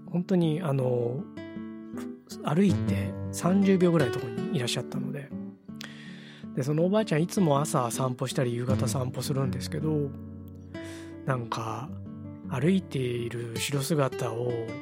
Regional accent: Neyagawa, Osaka, Japan; 僕は小学校の頃に近所に住んでいた寝屋川でですね

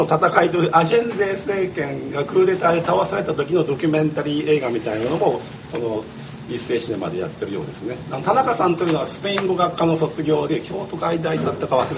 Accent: Niigata, Japan; 僕実は新潟の出身で

